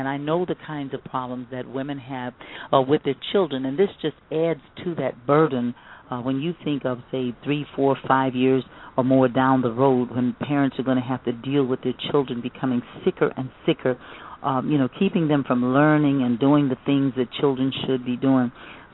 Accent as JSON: {"language": "English", "region": "Louisiana", "country": "United States", "moved": "yes", "said": "It's, you know, very personal for me because I am from Louisiana, even though I don't live there now."}